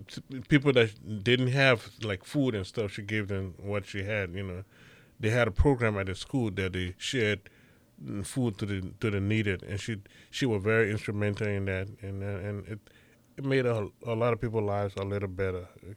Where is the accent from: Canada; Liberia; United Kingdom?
Liberia; now in United States; She taught, and we are originally from Liberia, West Africa.